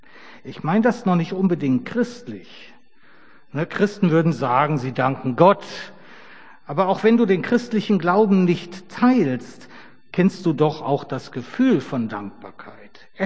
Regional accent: Rhineland, Germany; also born or lived in East Germany; Ich bin wirklich dankbar, als Rheinländer 13 Jahre in den neuen Bundesländern erlebt zu haben.

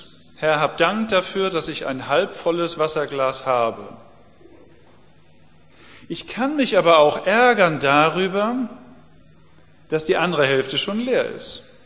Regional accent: Germany; Wir als Deutsche sind die Reichsten auf der ganzen Welt. Aber wir sind das Volk, das am unzufriedensten ist, was am mauligsten ist.

